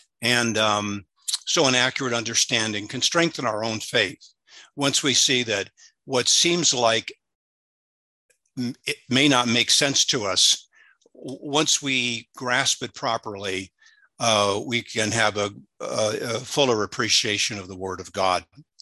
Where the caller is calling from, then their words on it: San Diego, California, United States; I realize that I'm coming from San Diego, and I think most here, almost all, it's afternoon.